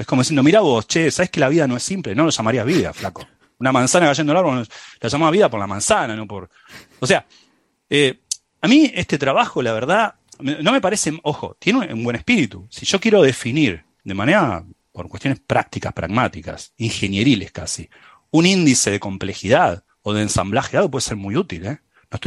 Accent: Buenos Aires, Argentina; accent: San Telmo; Perdón por mi acento de San Telmo.

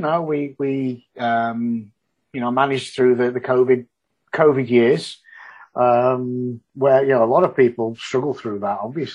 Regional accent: Yorkshire and the Humber, United Kingdom; Same with Yorkshire people. You know, we're Yorkshire people first and foremost. we don't like to be lumped in with the rest of the British people.

